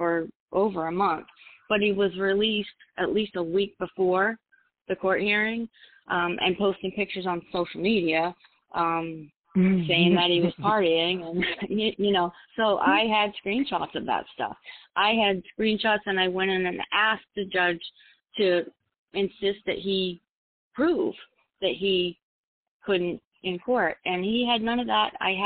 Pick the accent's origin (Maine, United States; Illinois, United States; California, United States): Maine, United States; now in Connecticut, United States; Connecticut, where I live now, but I'm originally from Maine, and he's from Maine, and we were in Maine a lot visiting family and stuff.